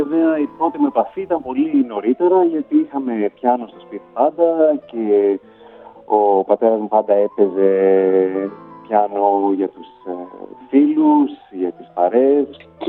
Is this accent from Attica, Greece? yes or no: yes; Athens, Attica, Greece; now in London, United Kingdom; Στην Ελλάδα μεγάλωσα, στην Αθήνα. Η μητέρα μου είναι από την Καλαμάτα, ο πατέρας μου από τη Σύρο. Και όπως ακριβώς είπα, τα τελευταία 20 χρόνια σχεδόν ζω στη Μεγάλη Βρετανία, στο Λονδίνο.